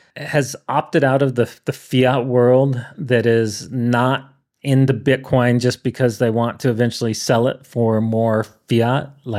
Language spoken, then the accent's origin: English; San Clemente, California, United States; So I grew up in San Clemente in Southern California and walking distance to the beach.